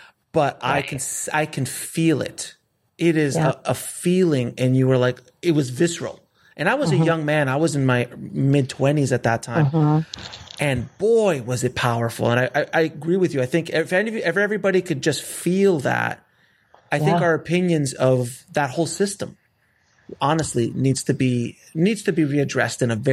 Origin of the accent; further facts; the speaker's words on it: Florida, United States; I was a boy from Florida.